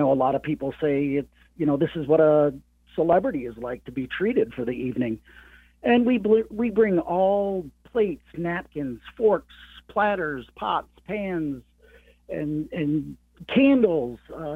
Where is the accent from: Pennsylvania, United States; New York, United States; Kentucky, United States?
New York, United States; Baldwinsville; so I'm a local guy right here in Central New York, born and raised in Baldwinsville.